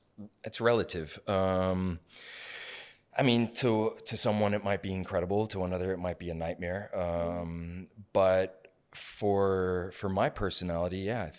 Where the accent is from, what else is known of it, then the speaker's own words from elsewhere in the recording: Turkey; English is a second language; now in Sugar Land, United States; from Turkey